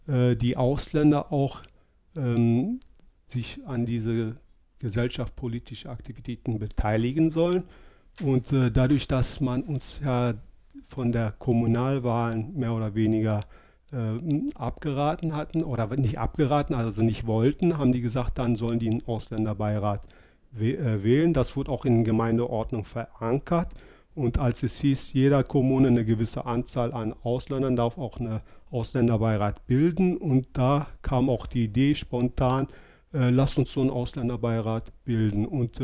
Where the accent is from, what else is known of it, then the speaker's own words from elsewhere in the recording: Lohberg, North Rhine-Westphalia, Germany; born there; bin 52 Jahre alt, geboren bin ich in Lohberg. Mein Vater wurde 1963 aus dem türkischen Bergbau in Sommer abgeworben, kam direkt nach Lohberg